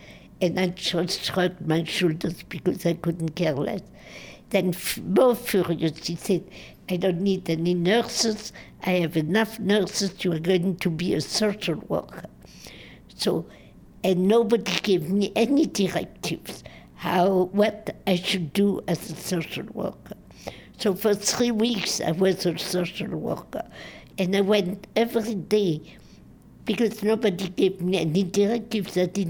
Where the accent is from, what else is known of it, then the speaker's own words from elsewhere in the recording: Metz, Grand Est, France; my hometown of Metz was not yet liberated. I couldn't get a birth certificate.